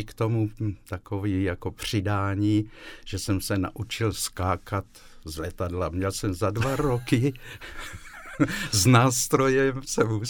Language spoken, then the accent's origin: Czech; South Moravian Region, Czechia; Pocházím vlastně z Jižní Moravy